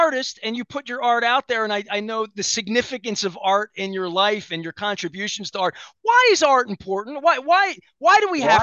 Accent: Baltimore, Maryland, United States; I'm from Baltimore. There really is a feeling.

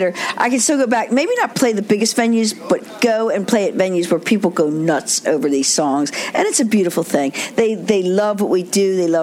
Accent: Dundalk, Maryland, United States; Because I'm a kid from Dundalk, from Baltimore. I'm a kid from Dundalk.

